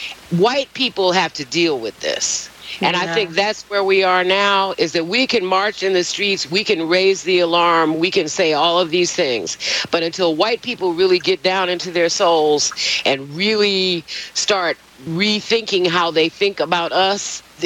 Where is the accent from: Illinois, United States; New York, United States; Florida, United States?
Illinois, United States; Chicago; I grew up in Chicago. We had segregated beaches. We could only live in certain communities.